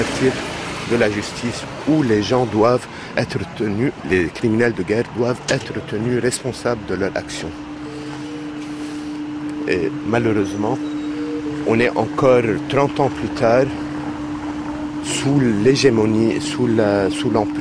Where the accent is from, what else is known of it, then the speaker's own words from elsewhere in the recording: Beirut, Beirut Governorate, Lebanon; C'est là où j'ai grandi.